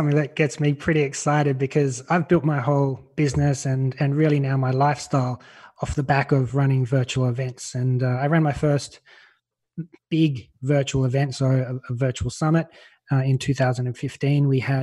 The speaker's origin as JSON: {"language": "English", "country": "Australia", "moved": "as an adult", "lives_now": "Malta", "said": "I'm Australian. You can probably tell by my voice, anyone that doesn't know me. But I'm living in Europe in a small country called Malta."}